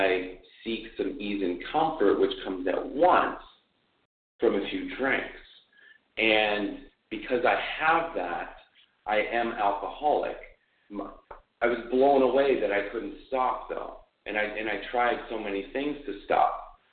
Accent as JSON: {"language": "English", "region": "California", "country": "United States", "said": "I'm from California."}